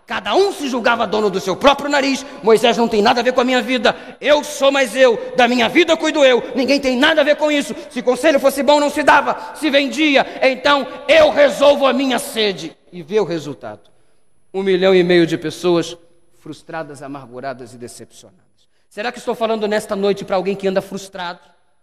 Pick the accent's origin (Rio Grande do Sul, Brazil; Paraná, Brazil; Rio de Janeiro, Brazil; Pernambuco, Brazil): Rio de Janeiro, Brazil; São João de Meriti; Eu nasci e cresci no Rio de Janeiro. O pastor Hélio conhece perfeitamente o lugar de onde vim. Jardim Paraíso, São João de Meriti, Baixada Fluminense.